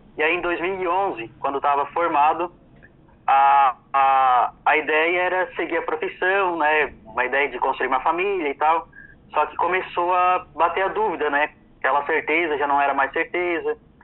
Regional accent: Sombrio, Santa Catarina, Brazil; Eu sou natural de Sombrio, meus pais sempre moraram em Sombrio

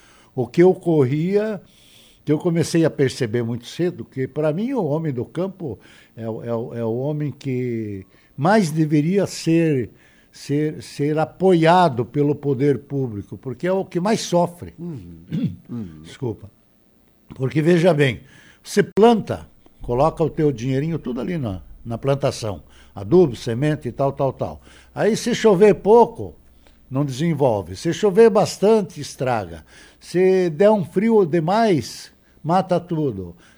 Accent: Frederico Westphalen, Rio Grande do Sul, Brazil; born there; Eu já nasci em Frederico Westphalen.

